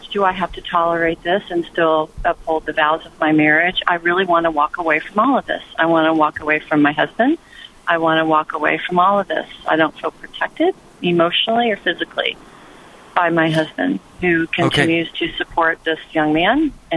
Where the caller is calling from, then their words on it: Dallas, Texas, United States; So I am calling you from Dallas.